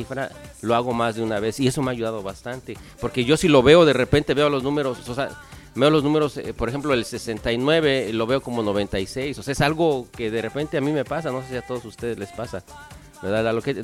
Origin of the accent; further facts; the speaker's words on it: Mexico City, Mexico; Sí, yo creo que eso nos pasa a nosotros los que somos del DF por toda la mendiga contaminación, sí nos perjudicó, ¿no?